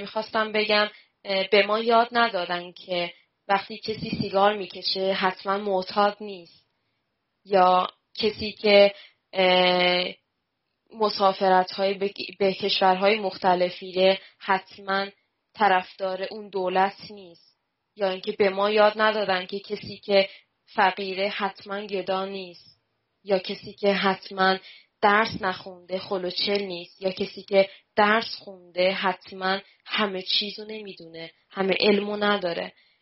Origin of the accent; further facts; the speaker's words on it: Iran; now in London, United Kingdom; ما واقعا از زمانی که از ایران اومدیم خیلی دوره سختی رو گذروندیم.